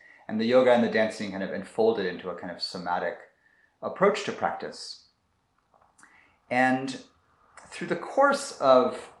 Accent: California, United States; I grew up here in California in the Bay Area, in a very liberal and progressive place.

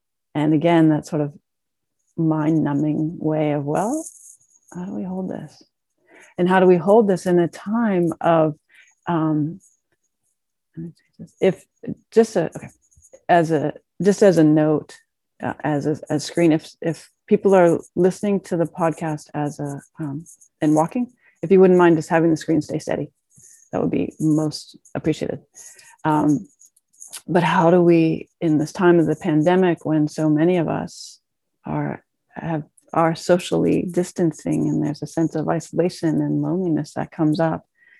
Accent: Pittsburgh, Pennsylvania, United States; the shootings at the synagogue in Pittsburgh, which is where I grew up. And I grew up in Squirrel Hill

